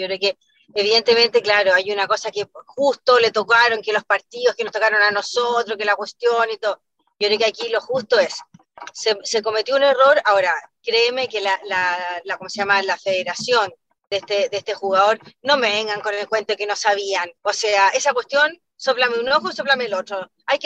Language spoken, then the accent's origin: Spanish; Chile; soy súper chilena para mis cosas